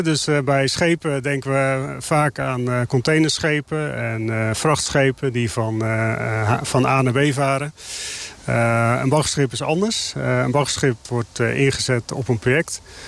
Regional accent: Netherlands; Dat heeft alles te maken met onze historie als Hollanders in het eeuwige gevecht tegen water, zullen we maar zeggen.

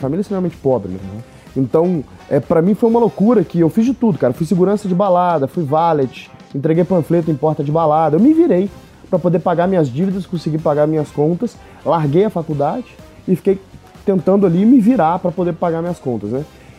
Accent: Carangola, Minas Gerais, Brazil; also born or lived in Rio de Janeiro; now in South Africa; sai de Carangola, entendeu? E aí, saí de Carangola, fui morar em outras cidades, morei aí. Aí depois fui pro Rio de Janeiro, onde eu comecei a fazer a faculdade.

